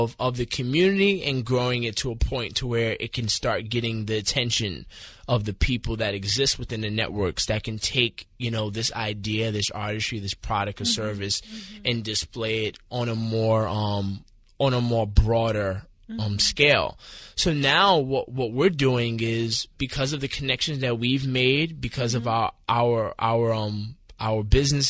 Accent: Bronx, New York, United States; I'm born and raised in the Bronx.

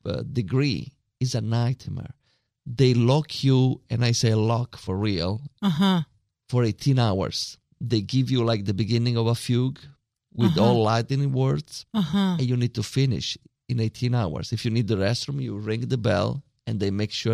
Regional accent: Sicily, Italy; English is a second language; So I was from Sicily. So from all over, we tried to apply there.

